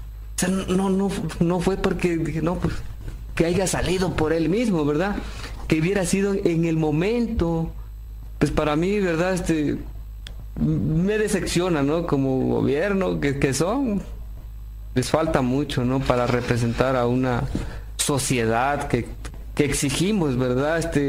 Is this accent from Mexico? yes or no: yes; Mexico; le vengo a pedir justicia como ciudadano mexicano que soy.